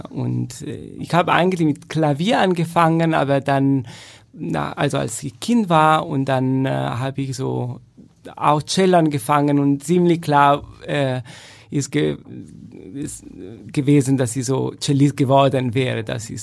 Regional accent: Turin, Piedmont, Italy; born or raised there; moved away

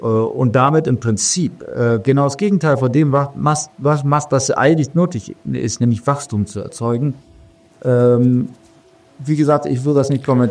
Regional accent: Freiburg, Baden-Württemberg, Germany; Diese soziale Marktwirtschaft ist eine neoliberale Erfindung aus Freiburg und darauf sind wir Freiburger verdammt stolz.

